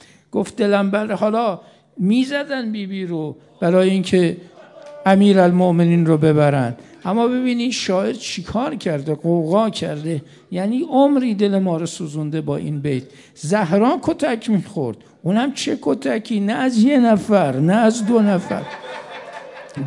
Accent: Mashhad, Razavi Khorasan, Iran; مشهدی ها ما تو شهر خودمون واقعا این رسم هست

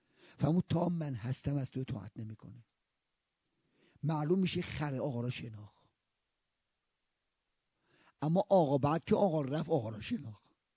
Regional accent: Rasht, Gilan, Iran; خب من من بچه رشتم، اینجا ترکیه است

